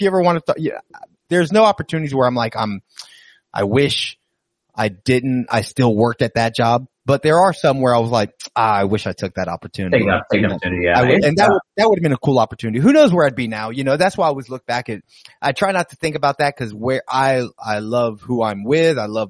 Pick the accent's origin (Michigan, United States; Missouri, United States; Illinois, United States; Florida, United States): Florida, United States; Tampa; I did not come from Mayo, Florida. I came from Tampa, Florida. My dad moved up to Mayo.